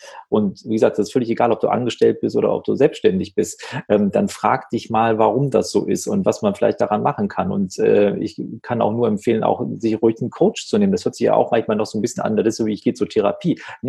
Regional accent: Wuppertal, North Rhine-Westphalia, Germany; in Wuppertal sagt man so schön, wo ich aufgewachsen bin

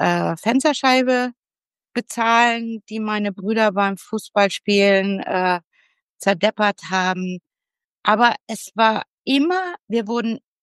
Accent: Solingen, North Rhine-Westphalia, Germany; Und ich komme ja aus Solingen. Ich bin ja in Solingen groß geworden.

